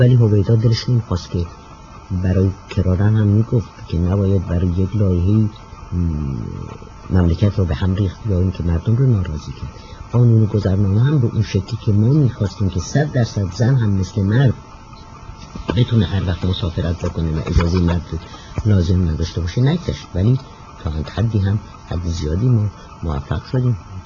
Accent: Iran; moved away as an adult; تا وقتی که از ایران بیرون آمدم هیچ وقت از جمعیت های زنان به دور نبودم.

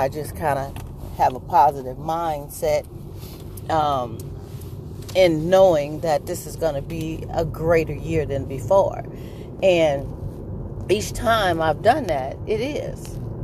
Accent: San Francisco, California, United States; Now, I'm from the Bay Area, San Francisco, and it gets windy, gets a little chilly

